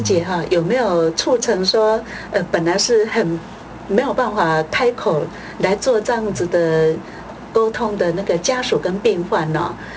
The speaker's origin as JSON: {"language": "Chinese", "country": "China", "said": "我是觉得说我们中国人呢，比较闭塞一点"}